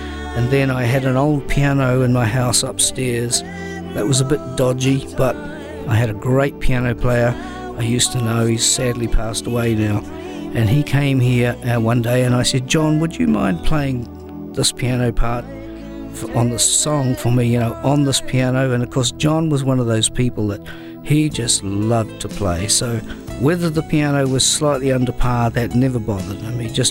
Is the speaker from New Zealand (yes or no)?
yes; New Zealand; see, I'm from New Zealand, and New Zealand was, you know, famous for its runners back in the 60s and 70s and 80s